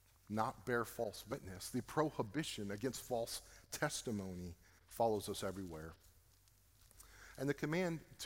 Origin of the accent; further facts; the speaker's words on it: Floresville, Texas, United States; I grew up out in Floresville, and I didn't grow up in Floresville. I grew up outside of town.